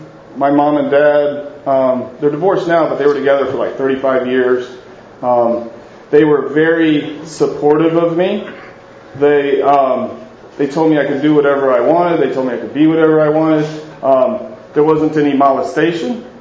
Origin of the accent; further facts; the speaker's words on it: Texas, United States; also born or lived in North Carolina; I'm 43, born and raised in Texas, spent 10 years in North Carolina